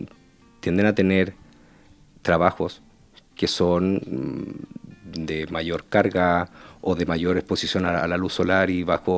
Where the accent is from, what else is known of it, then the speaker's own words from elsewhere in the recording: Chile; moved away as an adult; primero que todo soy chileno. Y allí yo trabajé como médico familia 7 años.